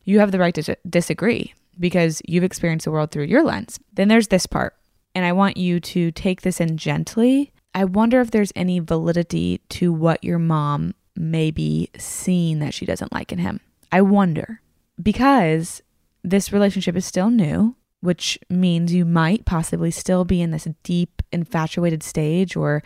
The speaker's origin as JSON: {"language": "English", "region": "the South", "country": "United States", "tie": "born or raised there", "said": "So I know for me, I grew up in the South"}